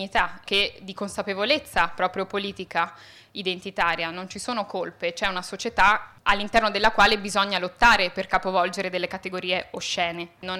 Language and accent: Italian; Venice, Veneto, Italy; essendo io poi cresciuta in Italia e in particolar modo a Venezia.